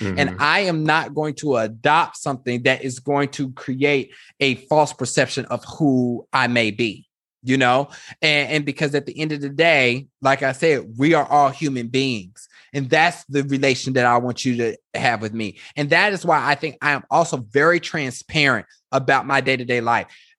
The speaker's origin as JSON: {"language": "English", "region": "Kansas", "country": "United States", "tie": "born or raised there", "said": "when I think about growing up in Kansas, I think that's why people stay in Kansas, is because it's very comfortable."}